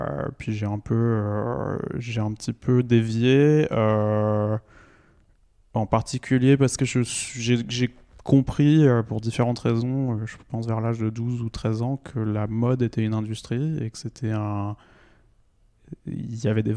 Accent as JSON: {"language": "French", "region": "northern France", "country": "France", "said": "je viens du nord de la France"}